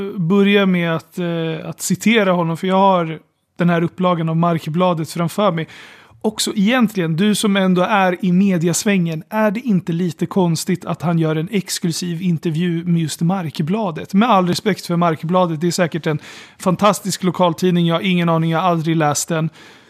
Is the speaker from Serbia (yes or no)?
yes; Niš, Southern and Eastern Serbia, Serbia; Swedish is a second language; now in Sweden; Jag är från Niš, för de som undrar.